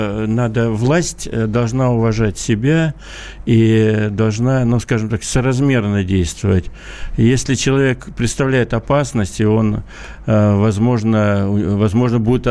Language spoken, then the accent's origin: Russian; Khabarovsk, Khabarovsk Krai, Russia; ну, опять я вам, как хабаровчанин, скажу, это вряд ли.